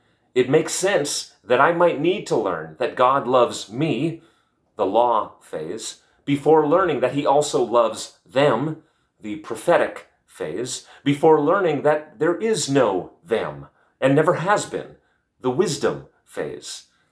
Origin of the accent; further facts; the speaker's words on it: Canada; The fact that I'm Canadian only means that I do this in a more charming, winsome, and less obnoxious way